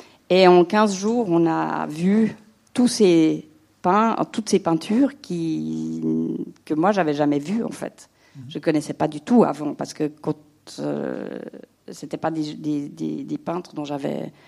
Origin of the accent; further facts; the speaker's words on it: Switzerland; En tant que Suisse, on est toujours un peu périphérique, surtout si on habite à Cuy.